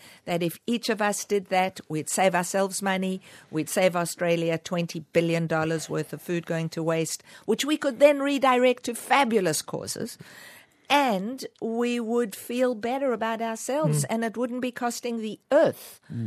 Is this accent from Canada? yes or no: no; South Africa; born there; Now, you need to know from my accent, I was born in South Africa.